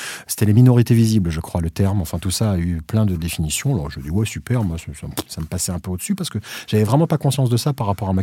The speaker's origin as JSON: {"language": "French", "region": "Réunion", "country": "France", "tie": "born or raised there", "also_born_or_lived": "Madagascar", "said": "moi, je suis français, en fait. Je suis né français, à Madagascar. J'ai grandi à La Réunion."}